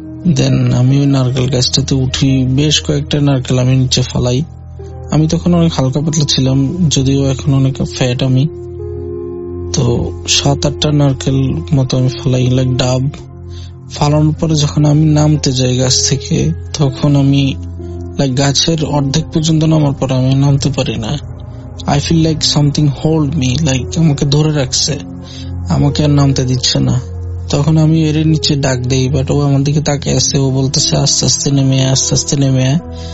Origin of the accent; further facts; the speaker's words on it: Noakhali, Chittagong Division, Bangladesh; now in New York, United States; আমি নিউ ইয়র্কের ব্রুকলিন থেকে বলতেছি। … আমার গ্রামের বাড়ি নোয়াখালী। তো আমি নোয়াখালীতে আমার জন্ম হয়েছে, বাট আমি নিউ ইয়র্কে আজকে দীর্ঘ বছর আমার পরিবারের সাথে।